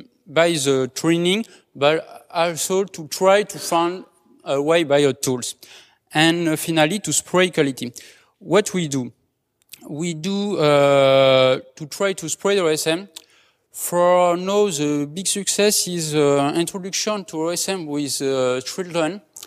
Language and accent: English; Nouvelle-Aquitaine, France; English is a second language; I'm from France and particularly from Aquitaine. Aquitaine is a region of France.